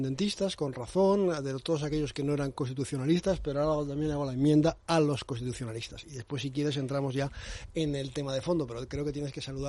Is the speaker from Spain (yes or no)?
yes; Spain